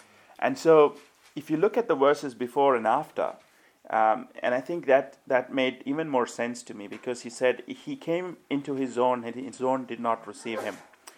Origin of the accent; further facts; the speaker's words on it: India; also born or lived in Nigeria; I grew up in India, or rather I was born in India. I grew up, for 15 years I was in Africa, and I was just sharing with a brother here that I lived in Nigeria for 15 years. We were brought up in a Christian home.